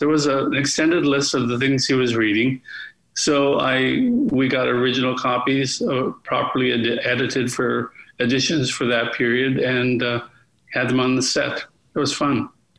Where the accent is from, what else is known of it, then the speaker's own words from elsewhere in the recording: Minnesota, United States; I went to college, a little college in Minnesota. I grew up in Minnesota, and I ended up in the drama department.